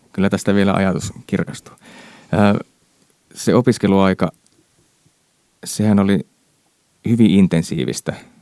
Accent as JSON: {"language": "Finnish", "town": "Imatra", "region": "South Karelia", "country": "Finland", "tie": "born or raised there", "said": "Mä oon syntynyt vuonna 79 Imatralla."}